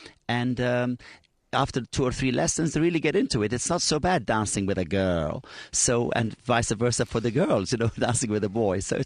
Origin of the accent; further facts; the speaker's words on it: England, United Kingdom; moved away as an adult; now in New York City, United States; And I don't mind my accent at all. And I've been living in New York City for the past 30 years. And when this came out, I thought, well, it would be very good for me to come back to England.